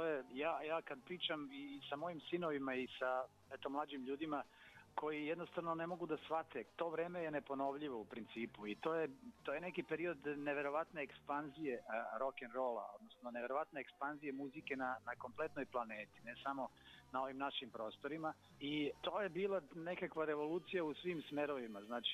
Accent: Banja Luka, Republika Srpska, Bosnia & Herzegovina; u najlepšoj uspomeni mi je ostao taj moj rodni grad. I na mnoge načine se ja na neki način uvijek vraćam toj Banja Luci.

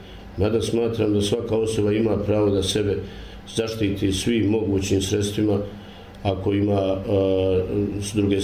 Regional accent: Kozja Luka, Federation of Bosnia and Herzegovina, Bosnia & Herzegovina; Pa ja sam rođen u Kozjoj Luci od oca Luke i majke Stane, kao drugo od sedmero djece, a prvo od troje muško djece

